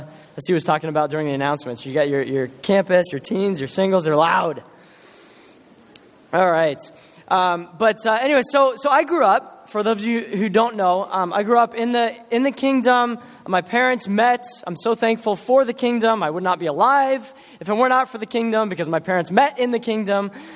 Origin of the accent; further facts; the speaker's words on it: Virginia, United States; Again, we are from Northern Virginia, very close to D.C.